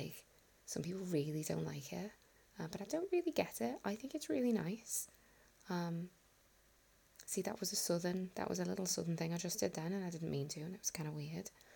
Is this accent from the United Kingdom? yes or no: yes; southern England, United Kingdom; accent: southern; people ask me whereabouts in the UK I'm from, because my accent is primarily quite southern and not specifically regional other than that, and yet I definitely have some sounds which don't fit with the sort of generic southern received pronunciation accent.